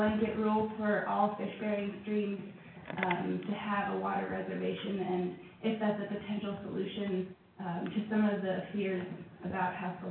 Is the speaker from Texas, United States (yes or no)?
no; Clam Gulch, Alaska, United States; I grew up in Clam Gulch, and I've been away for school and work for many years and came back because Alaska is better than anywhere I've ever been.